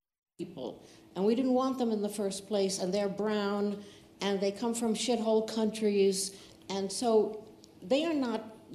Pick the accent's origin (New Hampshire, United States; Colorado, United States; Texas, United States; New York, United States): New York, United States; Hi, I'll be seeing you later. I'm from New York.